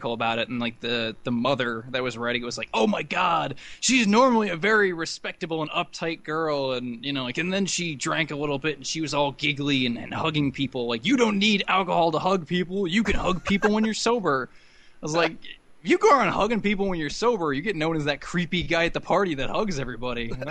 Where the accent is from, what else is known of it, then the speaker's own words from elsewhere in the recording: United States; I'm an American. I could put butter in anything or on anything or with anything.